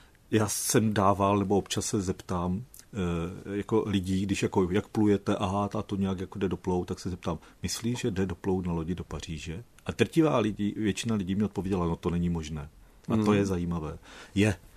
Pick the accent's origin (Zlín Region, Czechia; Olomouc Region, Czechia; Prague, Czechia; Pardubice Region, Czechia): Zlín Region, Czechia; Kostelany nad Moravou; jsem z Moravy a vlastně vyrostl jsem v Kostelnech nad Moravou, což je nějaký, třeba jsem byl 200 metrů od řeky.